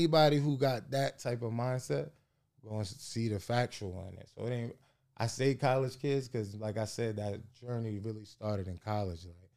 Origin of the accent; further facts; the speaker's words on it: Vineland, New Jersey, United States; I'm from Vineland, New Jersey, Cumberland County.